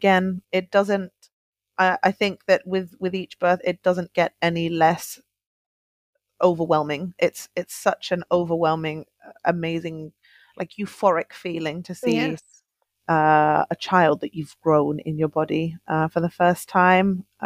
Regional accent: England, United Kingdom; now in Finland; every time I say I'm the English one, he is more Finnish than I am

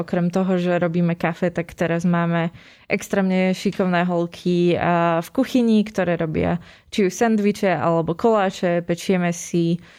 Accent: Veľké Kozmálovce, Nitra Region, Slovakia; Ja pochádzam z Veľkých Kozmaloviec, to je pri Loviciach okres Nitra. Takže tak, študovala som v Bystrici.

